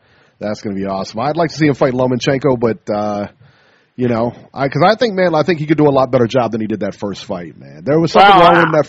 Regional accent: Ohio, United States; we fought a couple of months ago, but in the end, we're both from Ohio, and I root for you

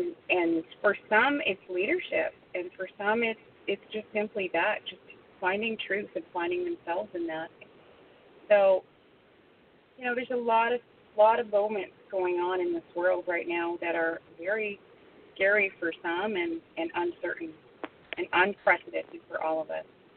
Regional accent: Canada; And as a Canadian, I watch a lot going on in the United States.

